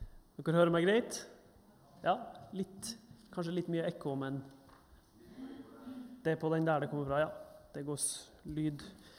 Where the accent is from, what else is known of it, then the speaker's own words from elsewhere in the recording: Troms, Norway; now in Bergen, Norway; og jeg er 31 år gammel. Og dere hører jo at jeg ikke kommer herifra. Jeg kommer fra Nord-Norge, i lita bygd utenfor Tromsø. Men jeg er i Bergen nå på fjerde året.